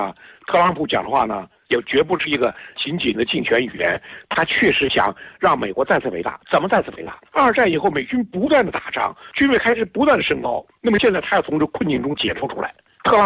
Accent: China; 按照我们中国人一句传统话叫“不当家不知柴米贵”的人

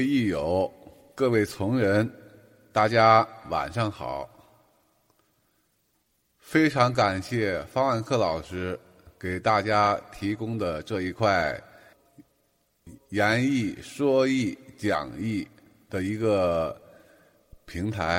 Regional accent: Tianjin, China; 我来自于天津，

